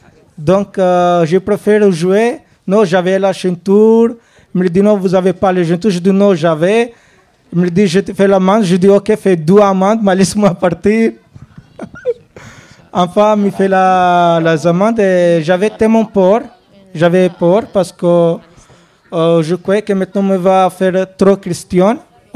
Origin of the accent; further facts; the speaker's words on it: Kosovo; French is a second language; also born or lived in Italy; now in France; je suis du Kosovo, mais je n'ai pas les papiers du Kosovo. Je suis vécu à l'Italie. Mais il n'y a pas les papiers italiens. Donc, je ne sais pas même moi que je suis.